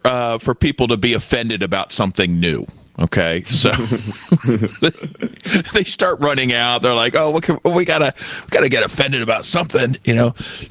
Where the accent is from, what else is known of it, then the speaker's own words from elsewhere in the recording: United States; well, is that just because I'm an American